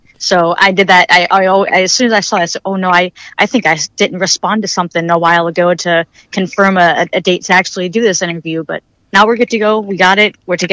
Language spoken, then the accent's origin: English; Youngstown, Ohio, United States; I'm from the Youngstown, Ohio area, so I'm in boring Ohio, you know, kind of sort of northeastern. I'm between Pittsburgh and Cleveland